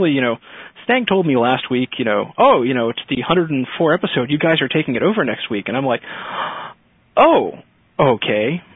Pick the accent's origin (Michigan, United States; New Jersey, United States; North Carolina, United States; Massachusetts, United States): Massachusetts, United States; Boston; A little about me. I'm from Boston.